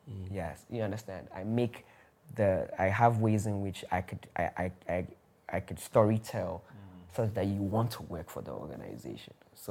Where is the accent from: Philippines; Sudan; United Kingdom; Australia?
Australia; now in United States; I think I mentioned that I grew up in Australia and then in the US.